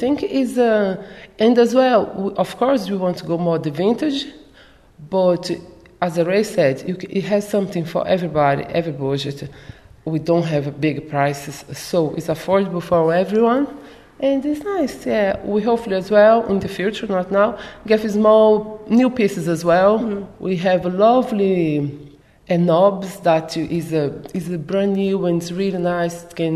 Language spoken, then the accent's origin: English; Brazil; English is a second language; Even I'm from Brazil. My house in Brazil, I used to paint everything.